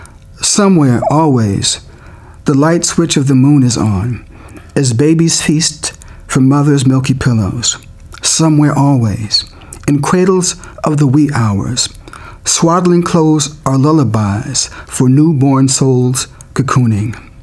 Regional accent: Washington, District of Columbia, United States; also born or lived in Southern US; I'm from the South, but I was raised, I came of age in D.C.

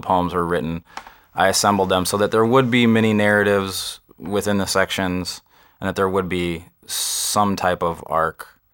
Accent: Toledo, Ohio, United States; moved away as an adult; also born or lived in New York; but I was born in Toledo and was there till I was about 22.

